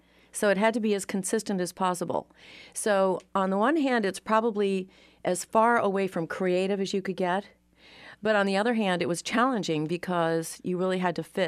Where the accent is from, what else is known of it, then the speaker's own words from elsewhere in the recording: New England, United States; Well, I'm not from Georgia. I'm from New England.